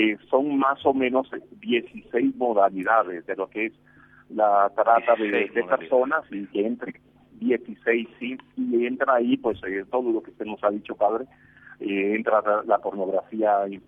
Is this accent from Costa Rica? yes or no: yes; Costa Rica; now in Guatemala; que tengo ya varios años de trabajar en Guatemala, aunque soy nativo de Costa Rica.